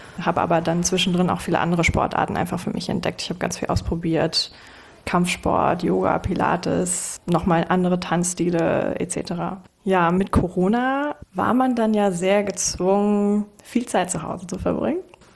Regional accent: Hamburg, Germany; born there; ich bin 28 Jahre alt, gebürtige Hamburgerin

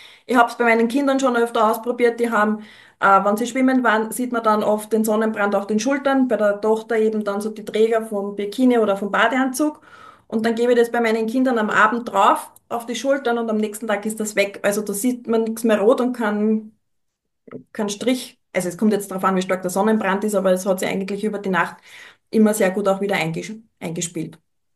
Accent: Austria; Bei uns in Österreich sind es die Gelsen

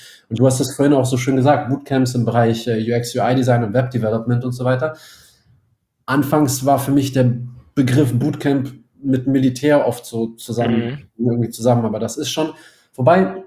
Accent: Berlin, Germany; ich bin in Berlin aufgewachsen, habe in Berlin studiert und habe dann nach dem Studium ein bisschen gereist

